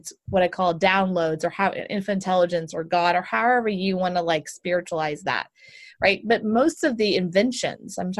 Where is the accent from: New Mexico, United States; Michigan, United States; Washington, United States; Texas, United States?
Texas, United States; because I'm from Texas